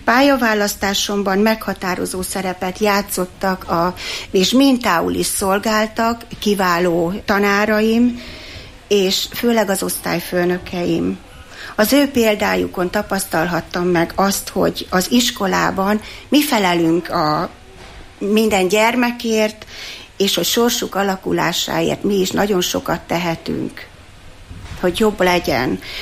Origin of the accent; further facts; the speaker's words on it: Borsod-Abaúj-Zemplén, Hungary; also born or lived in Eger; 1965-ben születtem Egerben.